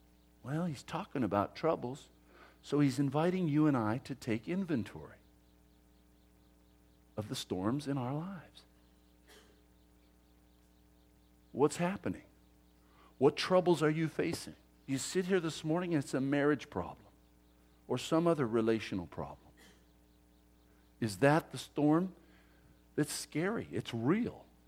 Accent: California, United States; we're from California, you don't know about weather

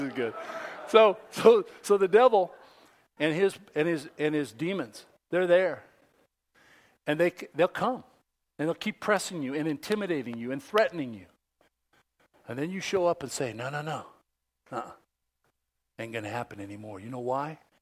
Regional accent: San Leandro, California, United States; I grew up in the Bay Area in San Leandro.

